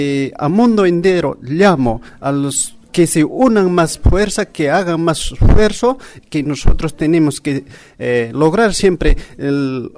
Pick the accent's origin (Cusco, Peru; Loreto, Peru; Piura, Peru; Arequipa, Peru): Cusco, Peru; vengo a Copenhague desde el Perú, Cusco, trayendo mis problemas realmente que está pasando en mi pueblo.